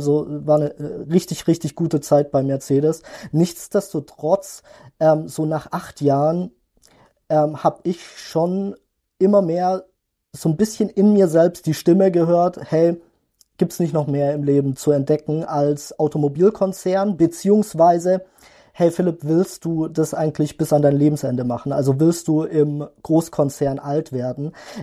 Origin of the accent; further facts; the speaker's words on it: Stuttgart, Baden-Württemberg, Germany; Ich komme ja aus Stuttgart